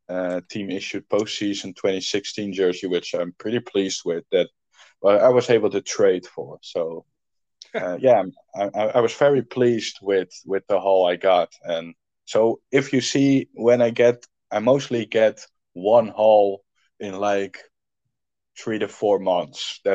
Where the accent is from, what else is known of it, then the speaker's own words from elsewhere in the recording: Netherlands; English is a second language; As many now know, I'm from the Netherlands.